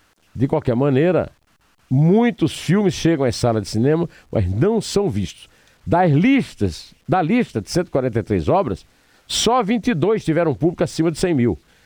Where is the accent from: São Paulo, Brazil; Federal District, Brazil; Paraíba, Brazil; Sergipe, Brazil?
Paraíba, Brazil; Campina Grande; um dos filmes que entusiasmaram a minha adolescência em Campina Grande